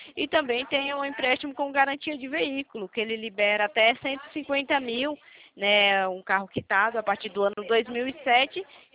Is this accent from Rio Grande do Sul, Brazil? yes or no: no; Itatiba, São Paulo, Brazil; Eu sou de Itatiba.